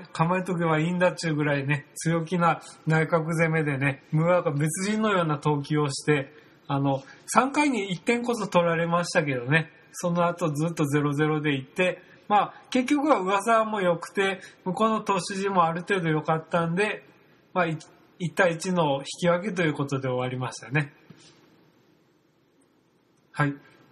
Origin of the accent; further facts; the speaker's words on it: Kumamoto, Japan; 熊本も僕の実家のちょっと近くが使ったですけど